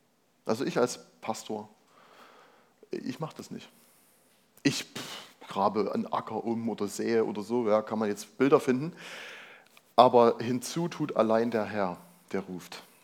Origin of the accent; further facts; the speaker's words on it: Germany; das ist völlig egal, woher ich komme, ob ich aus Deutschland